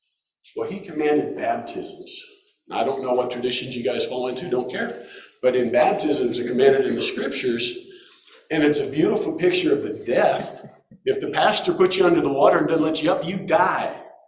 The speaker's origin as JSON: {"language": "English", "region": "Bible Belt", "country": "United States", "tie": "born or raised there", "said": "I grew up in the Bible Belt. It's not as easy back there."}